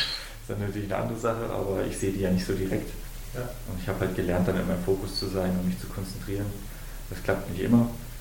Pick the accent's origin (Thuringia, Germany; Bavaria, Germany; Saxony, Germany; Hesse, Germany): Thuringia, Germany; Oberhof; Da gibt es Oberhof, da wo ich herkomme